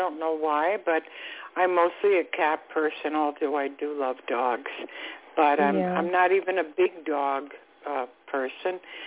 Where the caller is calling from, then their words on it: Florida, United States; I'm calling from Florida.